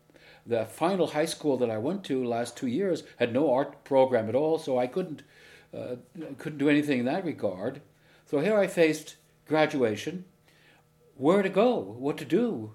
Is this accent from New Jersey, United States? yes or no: yes; Paterson, New Jersey, United States; I was born in January 29th, 1934, in Paterson, New Jersey.